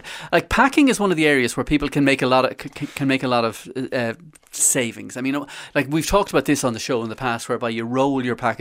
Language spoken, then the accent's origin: English; Galway, Connacht, Ireland; I'm from Galway, so yes, which is why I picked it.